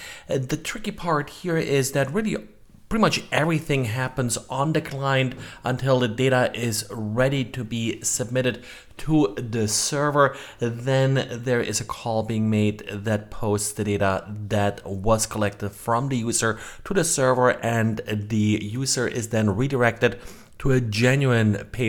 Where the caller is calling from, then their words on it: Jacksonville, Florida, United States; today I'm recording from Jacksonville, Florida.